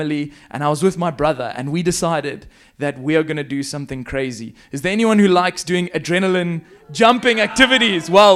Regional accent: Zambia; accent: South African; also born or lived in South Africa; I'm originally from Zambia. My parents moved up there quite a long time ago as missionaries to preach the word of the Lord and to plant churches. And so I've been raised in Zambia

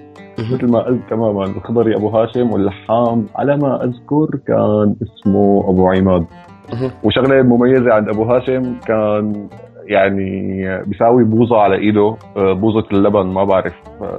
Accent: Damascus, Damascus Governorate, Syria; مسقط رأسي كان بالشام بحي المهاجرين. هذا يعني مسقط رأسي كان بهذا الحي

